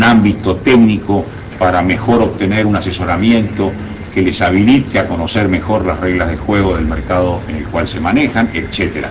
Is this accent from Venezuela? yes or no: no; Uruguay; Entonces, como uruguayos, trasuntamos nuestro optimismo.